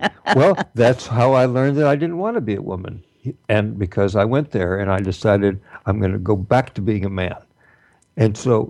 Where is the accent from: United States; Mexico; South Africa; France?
United States; Missouri; when I grew up in Missouri, we didn't say why or what. We said what, why.